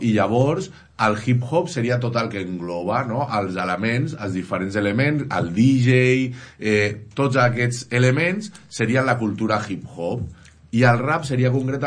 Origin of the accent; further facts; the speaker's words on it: Piera, Catalonia, Spain; also born or lived in Barcelona; ara concretament al Bedor, però realment jo m'he criat a Can Bou, que és un altre dels barris de Piera, i porto tota la vida.